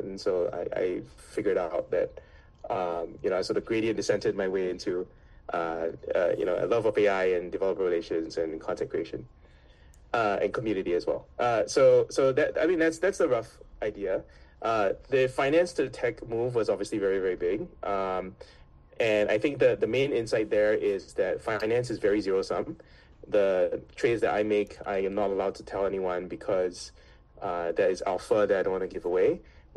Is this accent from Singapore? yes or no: yes; Singapore; moved away as an adult; now in United States; Born and raised in Singapore, where we say Wang is the Wang.